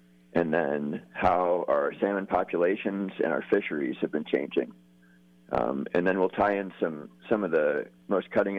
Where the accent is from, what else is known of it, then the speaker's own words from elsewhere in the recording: Juneau, Alaska, United States; also born or lived in Fairbanks / Anchorage; I'm a lifelong Alaskan and fisheries biologist. I grew up in Juneau, Fairbanks, and Anchorage, and I work at UAF now up here in Fairbanks.